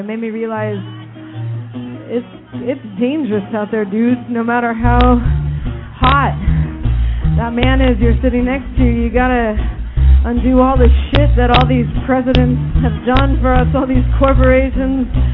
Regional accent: United States; Until the moment he found out I was an American, I was from the United States

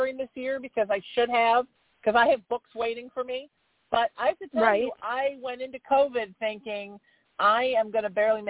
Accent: California, United States; when I grew up in Orange County in Los Angeles, seemed like this mirage that you couldn't go near.

